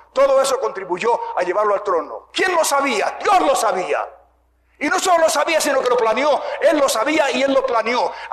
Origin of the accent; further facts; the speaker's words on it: Puerto Rico; born there; Soy hijo de misioneros. Mis padres fueron misioneros a Puerto Rico. Yo nací en Puerto Rico.